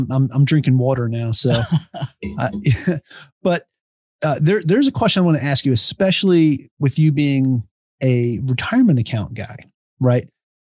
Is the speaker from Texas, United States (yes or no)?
no; Long Island, New York, United States; Yeah, I'm from Long Island.